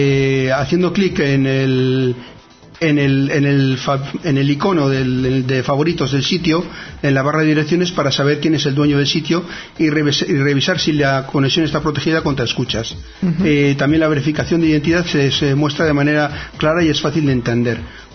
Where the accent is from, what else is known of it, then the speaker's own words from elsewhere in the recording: Bilbao, Basque Country, Spain; que los de Bilbao somos así, ya sabes.